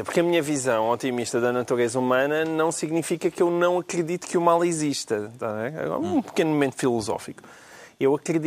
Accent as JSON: {"language": "Portuguese", "country": "Portugal", "said": "E os portugueses têm uma memória parecida com a minha, também sou português"}